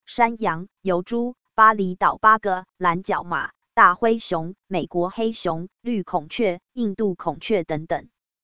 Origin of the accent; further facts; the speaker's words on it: Taiwan; 途中司机问我来自何处，我告知来自台湾